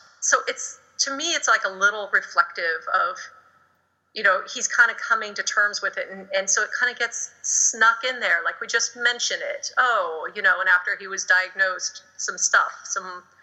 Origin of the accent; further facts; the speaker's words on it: Midwest, United States; now in Los Angeles, United States; I'm from the Midwest, mm-hmm.